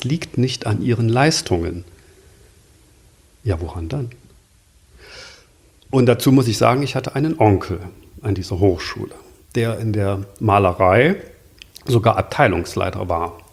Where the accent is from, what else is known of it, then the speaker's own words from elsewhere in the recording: Thuringia, Germany; born there; Geboren bin ich 1959 in Thüringen.